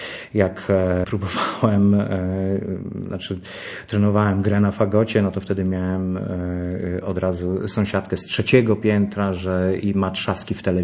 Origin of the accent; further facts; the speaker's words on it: Brodnica, Kuyavian-Pomeranian Voivodeship, Poland; Bo pochodzę z Brodnicy, miasta z trójkątnym rynkiem, generalnie fantastyczne miejsce, myślę, że ono mnie bardzo mocno kształtowało.